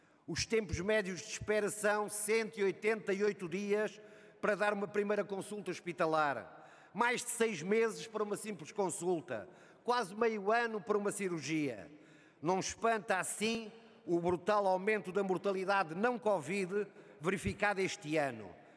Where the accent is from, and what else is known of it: Portugal